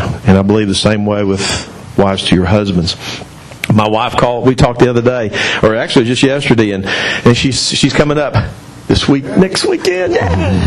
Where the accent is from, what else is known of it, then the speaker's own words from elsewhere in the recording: Arkansas, United States; You know, I'm from Arkansas, so pardon names.